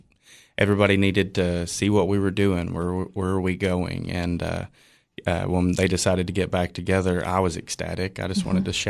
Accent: Monterey, Tennessee, United States; Yes. Yes. We're from Monterey.

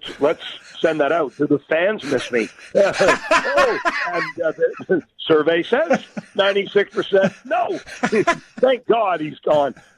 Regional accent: Pickering, Ontario, Canada; And then, you know, we grew up in Pickering, Ontario by a nuclear reactor.

